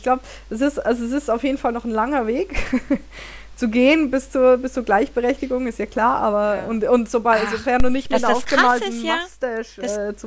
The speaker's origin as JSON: {"language": "German", "country": "Switzerland", "said": "Ach Gott, ich komme aus der Schweiz. Wir dürfen erst seit 1997 wählen."}